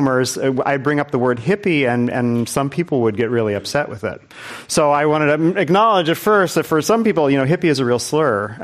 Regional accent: Indiana, United States; I grew up in Indiana in a small town where we had a food co-op in 1976, 77, and I was eating all of this food.

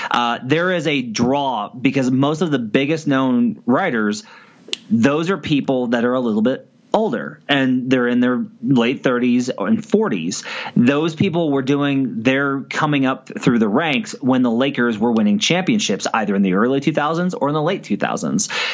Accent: Arkansas, United States; I didn't have a team to watch because I grew up in Northwest Arkansas.

